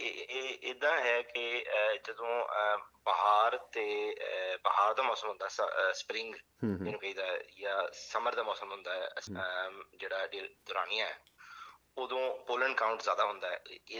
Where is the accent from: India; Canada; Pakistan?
Pakistan; Lahore, Punjab; now in Australia; ਮੈਨੂੰ ਕੋਈ ਤਕਰੀਬਨ 12 ਸਾਲ ਹੋ ਗਏ। ਮੈਂ 12 ਸਾਲ ਪਹਿਲੇ ਮੈਂ ਪਾਕਿਸਤਾਨ ਤੋਂ ਲਾਹੌਰ ਤੋਂ ਮਾਈਗ੍ਰੇਟ ਕੀਤਾ